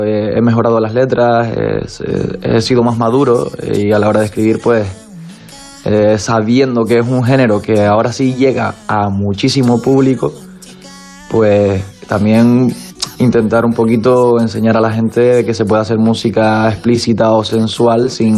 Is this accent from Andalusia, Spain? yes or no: no; Canary Islands, Spain; Yo vengo de las Islas Canarias y al final aquí desde muy pequeño ha sonado el reggaetón y ha sonado la música latina en general. Yo tenía 3-4 años